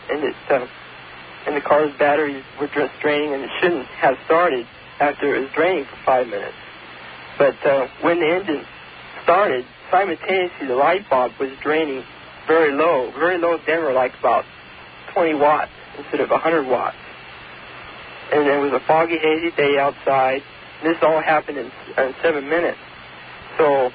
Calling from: California, United States; From Northern California.

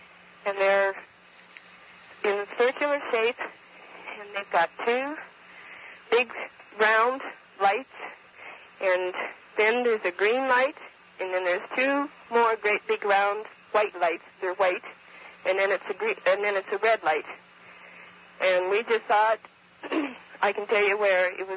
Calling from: Kalispell, Montana, United States; I'm calling from Kalispell, Montana.

